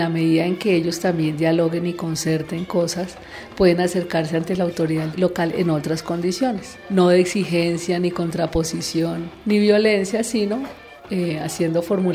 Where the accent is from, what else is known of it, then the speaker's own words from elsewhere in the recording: Cazucá, Cundinamarca, Colombia; ¿Quién dijo que porque somos de Casucá tenemos que ser lo peor?